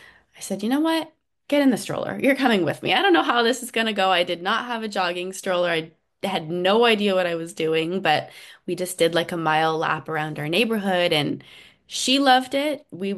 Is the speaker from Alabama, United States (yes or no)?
no; California, United States; if I was in my hometown in Northern California.